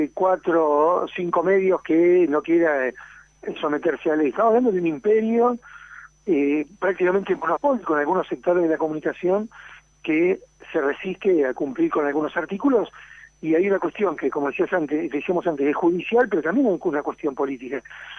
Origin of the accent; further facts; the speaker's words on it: San Antonio de Padua, Buenos Aires Province, Argentina; yo soy de San Antonio de Padua